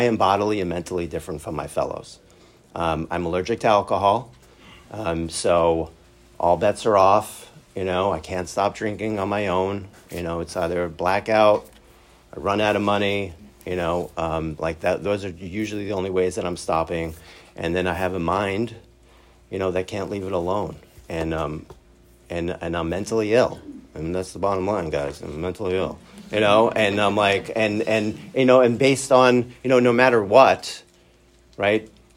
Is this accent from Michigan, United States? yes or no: no; Brooklyn, New York, United States; You know, I grew up in Brooklyn, New York. I was adopted at birth. I was raised as an Orthodox Jew, and in a very, very Orthodox / Hasidic neighborhood in Brooklyn, New York.